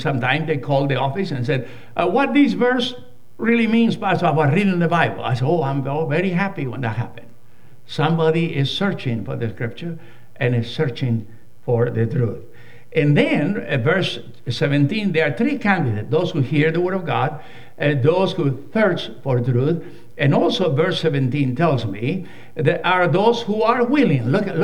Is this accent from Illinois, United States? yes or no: no; California, United States; I come from California.